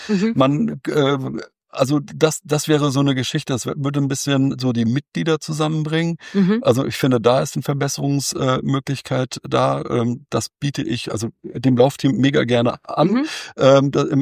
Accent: Hesse, Germany; jetzt komme ich aus dem Hessischen

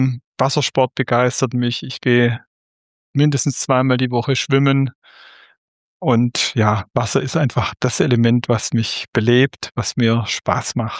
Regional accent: Baden-Württemberg, Germany; moved away; ich bin 59 Jahre alt, geboren und aufgewachsen im Südwesten, wie man noch hört, auf dem dort, wo die Schwäbische Alb am schönsten ist, im Kreis Göppingen, und bin jetzt schon über 30 Jahre in Sachsen

